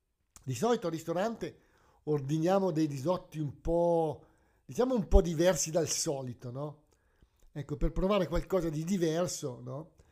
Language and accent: Italian; Lombardy, Italy; Ovviamente, essendo io lombardo, no? Abito in Lombardia